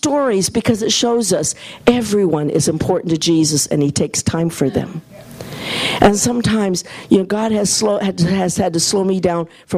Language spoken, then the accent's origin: English; Iowa, United States; My family, you know, I'm from Iowa originally